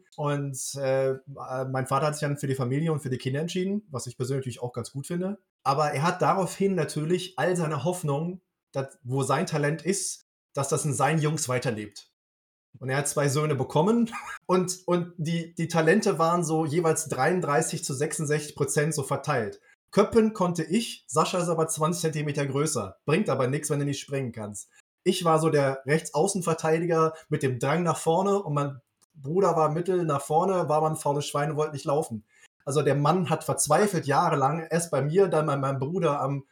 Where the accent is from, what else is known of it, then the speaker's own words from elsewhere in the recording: Cologne, North Rhine-Westphalia, Germany; weil ich gebürtiger Kölner bin